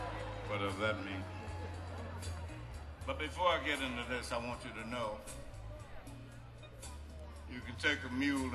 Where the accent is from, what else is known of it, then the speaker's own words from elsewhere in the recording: Mississippi, United States; I'm still from Mississippi, not Carolina.